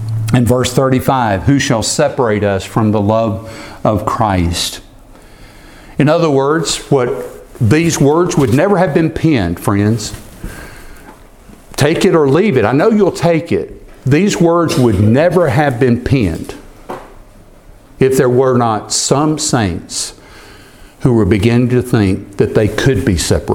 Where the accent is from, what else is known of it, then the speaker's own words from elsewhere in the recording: England, United Kingdom; now in United States; I may hitch a ride with him over there just to spend some time in my home country